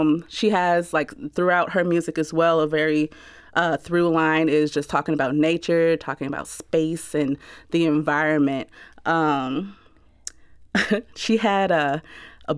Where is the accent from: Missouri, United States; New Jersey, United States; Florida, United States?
Missouri, United States; St. Louis; like, we're from North St. Louis, so we especially got super-duper hype.